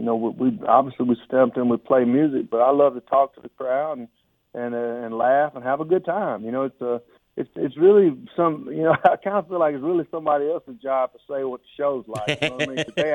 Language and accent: English; Tupelo, Mississippi, United States; Well, I grew up in Tupelo, Mississippi, which is the birthplace